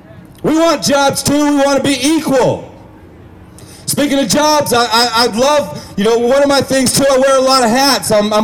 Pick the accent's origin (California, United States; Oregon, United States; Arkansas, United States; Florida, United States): Oregon, United States; I'm from Oregon, and we just recently legalized in November, and it was freaking awesome.